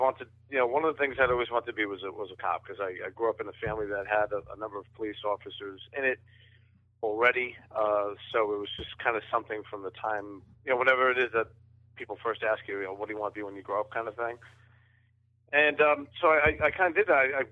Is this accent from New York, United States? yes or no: yes; West Babylon, New York, United States; And then I grew up in Long Island. I grew up in the West Babylon area of Long Island.